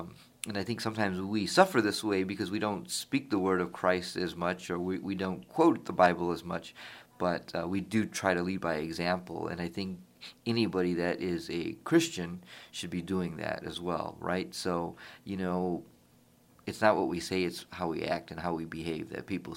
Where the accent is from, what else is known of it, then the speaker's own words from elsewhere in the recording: East Chicago, Indiana, United States; So, you know, I grew up in East Chicago, Mike, and I didn't know what racism was.